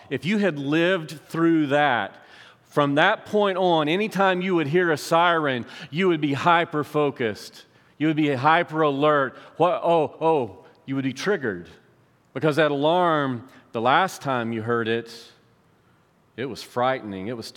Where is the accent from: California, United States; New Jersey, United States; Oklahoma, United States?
Oklahoma, United States; grew up in southern Oklahoma, about 40 miles north of here, and we had a tornado headed directly for my hometown